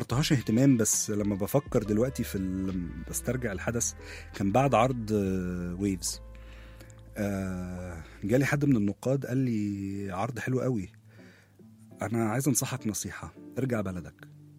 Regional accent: Egypt; انا جاي من مصر، وبالتالي وطبعا يعني انا جاي من مصر وعندي الارث المصري كاملا، زائد ان انا متربي على السينما بتاعتهم والموسيقى بتاعتهم، فعندي كمان البعد الغربي في الحكاية.

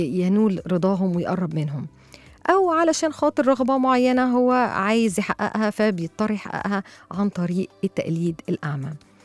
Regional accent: Egypt; وهي الأكلات في المواسم الكتير جدا اللي عندنا احنا كشعب مصري

